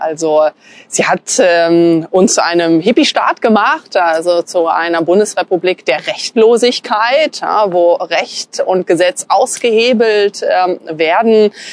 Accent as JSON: {"language": "German", "region": "West Germany", "country": "Germany", "tie": "born or raised there", "said": "ich bin in Westdeutschland groß geworden, ich bin Baujahr 79."}